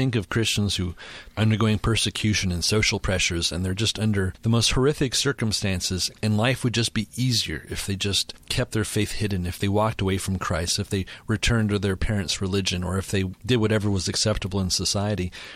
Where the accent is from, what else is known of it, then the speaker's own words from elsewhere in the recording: Montreal, Quebec, Canada; I was from Montreal, Quebec